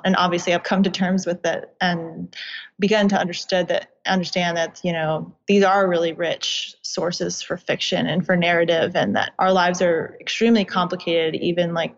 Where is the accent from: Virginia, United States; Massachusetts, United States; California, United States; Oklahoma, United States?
Virginia, United States; I did grow up in Virginia. I grew up in the suburbs of DC and I studied at the University of Virginia.